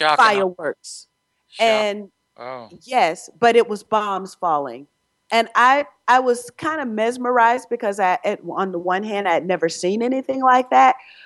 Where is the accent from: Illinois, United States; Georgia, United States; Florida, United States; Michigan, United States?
Georgia, United States; which meant that the election laws in the state of Georgia, my home state, had to be changed.